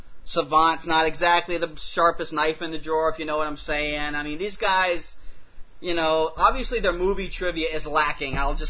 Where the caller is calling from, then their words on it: Mendoza, Argentina; I'm writing from Mendoza, Argentina. That is a center-western province capital here